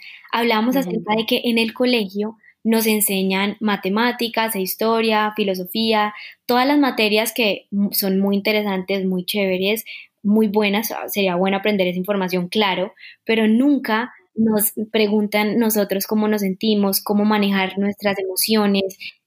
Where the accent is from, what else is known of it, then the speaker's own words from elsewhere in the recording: Colombia; Tengo 27 años. Soy de Colombia